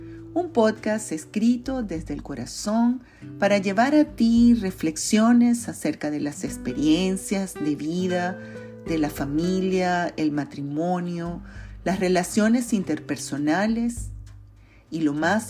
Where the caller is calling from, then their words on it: Caracas, Capital District, Venezuela; te saludo cariñosamente desde la ciudad de Caracas, Venezuela.